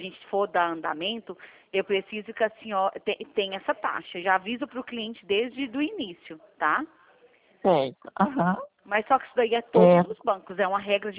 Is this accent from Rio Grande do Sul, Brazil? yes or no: no; Goiânia, Goiás, Brazil; Eu sou de Goiânia, tá?